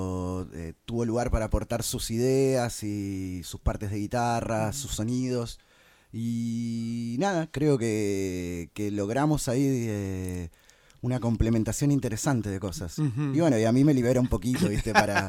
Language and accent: Spanish; Argentina